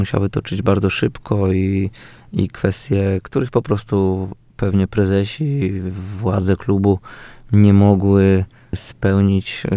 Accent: Rzeszów, Subcarpathian Voivodeship, Poland; porównywałem tych kibiców, tą otoczkę do mojego rodzinnego miasta

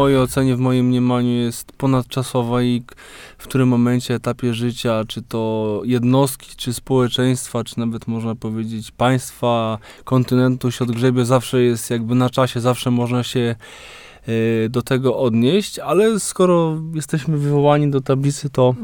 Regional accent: Biesal, Warmian-Masurian Voivodeship, Poland; moved away as an adult; now in Masovian Voivodeship, Poland; bo pochodzę z małej, malowniczej miejscowości pod Olsztynem, która nazywa się Biesal. Stamtąd pochodzę, obecnie mieszkam, znaczy ja nie mieszkam, rodzice mieszkają w Tomarynach, no bo ja już od ponad 20 lat jestem na Mazowszu.

